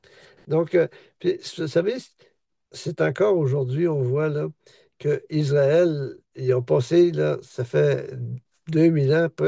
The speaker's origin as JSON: {"language": "French", "region": "Quebec", "country": "Canada", "moved": "yes", "said": "on est francophones, on vient du Québec, première génération"}